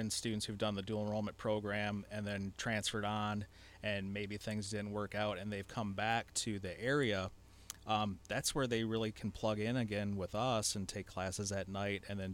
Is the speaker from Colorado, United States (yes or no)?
no; Saginaw, Michigan, United States; I did not grow up in the Thumb. I'm actually from Saginaw originally, so it's a little bit different pace of life out here.